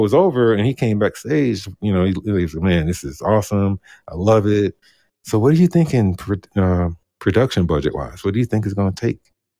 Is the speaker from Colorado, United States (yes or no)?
no; Brooklyn, New York, United States; I mean, he's from Brooklyn. I was from Brooklyn.